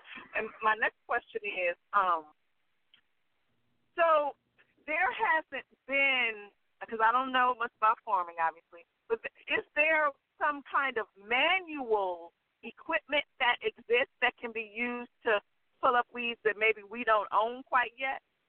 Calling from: St. Louis, Missouri, United States; Assalamualaikum … St. Louis.

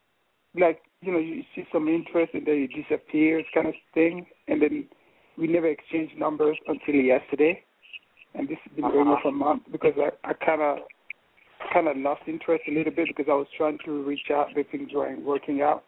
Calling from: New York City, New York, United States; I'm coming from New York City.

